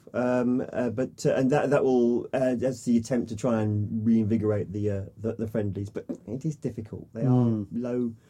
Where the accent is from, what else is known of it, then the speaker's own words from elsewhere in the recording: England, United Kingdom; I support England, and I'm English